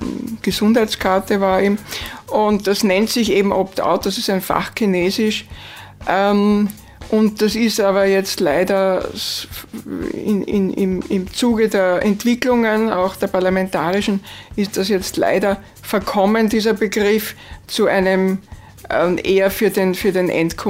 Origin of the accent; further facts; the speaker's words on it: Vienna, Austria; Ja, ich komme aus Wien.